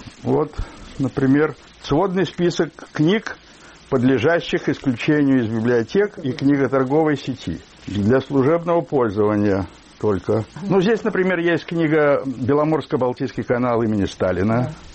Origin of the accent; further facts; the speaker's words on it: Saint Petersburg, Russia; now in United States; Я бывший ленинградец.